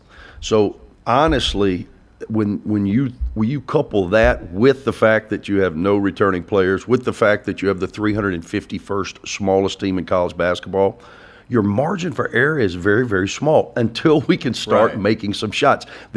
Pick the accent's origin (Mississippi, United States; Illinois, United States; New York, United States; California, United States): Mississippi, United States; I'm from Mississippi, but I've got that show me state mentality.